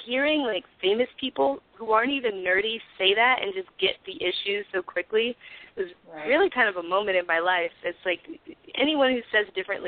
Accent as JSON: {"language": "English", "town": "Hampton", "region": "Virginia", "country": "United States", "tie": "born or raised there", "said": "I grew up in Hampton, if you're familiar at all with the area, it's a very black community"}